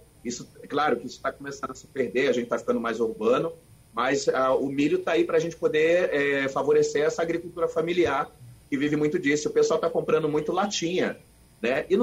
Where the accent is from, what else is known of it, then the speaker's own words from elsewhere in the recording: Rio de Janeiro, Brazil; Eu sou carioca nato, mas de avós pernambucanos, e me digo pernambucano